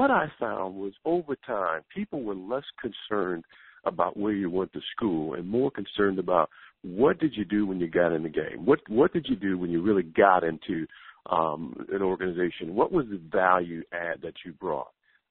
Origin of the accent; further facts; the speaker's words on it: Cleveland, Ohio, United States; I grew up in Cleveland, Ohio, a child of the 60s, so I came of age during the civil rights movement.